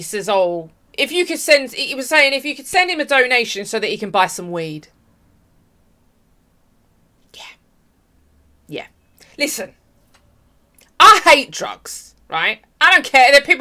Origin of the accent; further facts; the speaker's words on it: London, United Kingdom; I grew up in Southeast London. There was a rough area, rough people, rough circumstances.